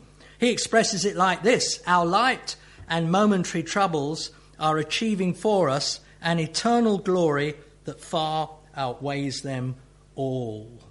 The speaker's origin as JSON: {"language": "English", "town": "Dartford", "region": "South East England", "country": "United Kingdom", "tie": "born or raised there", "said": "I sometimes have gone down to my hometown of Dartford"}